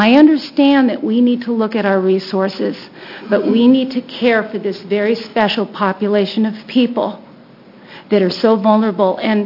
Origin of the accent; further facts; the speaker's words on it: Lake Oswego, Oregon, United States; I am Adam's mother. I'm from Lake Oswego, Oregon.